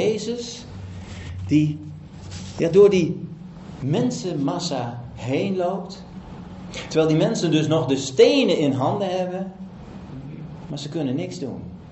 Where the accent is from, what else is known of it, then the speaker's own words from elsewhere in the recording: Drenthe, Netherlands; ik kom uit Drenthe, een klein dorpje uit Drenthe.